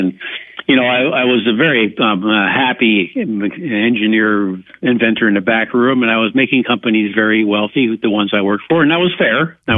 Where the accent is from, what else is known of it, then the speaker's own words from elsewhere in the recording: Ohio, United States; also born or lived in Albany; Well, my parents, we moved to Ohio from New York area. I was born in Albany